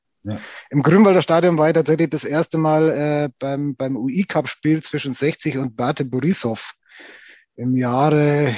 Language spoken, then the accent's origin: German; Passau, Bavaria, Germany; ich komme aus Passau gebürtig, also aus der niederbayerischen Provinz.